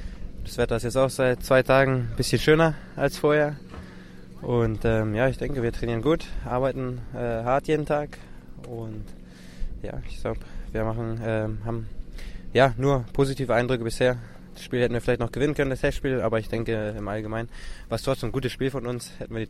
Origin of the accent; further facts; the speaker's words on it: Hamburg, Germany; ich komme ja als Hamburger in Hessen super klar.